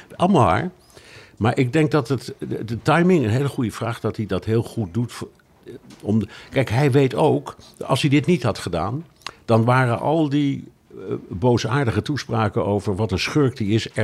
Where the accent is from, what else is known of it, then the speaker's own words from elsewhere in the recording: Netherlands; ik blijf een Hollander